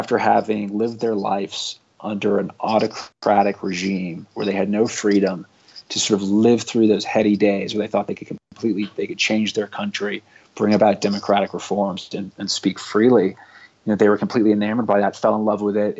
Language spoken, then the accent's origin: English; London, United Kingdom; one layer is I grew up abroad in London.